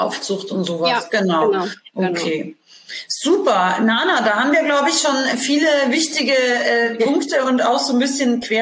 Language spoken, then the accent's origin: German; Austria; Also ich bin ursprünglich aus Österreich, also unsere Pferde waren ja auch mal auf der Alm und so.